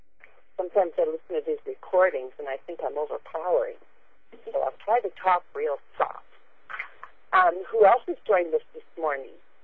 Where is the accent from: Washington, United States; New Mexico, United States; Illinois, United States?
Washington, United States; I'm from Washington State, and it's only 7 o'clock here.